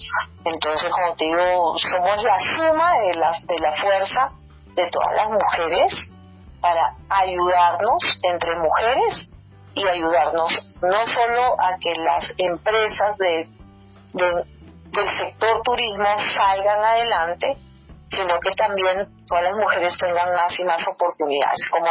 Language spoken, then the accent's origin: Spanish; Colombia; una emoción de poder postular a mi tierra, a Colombia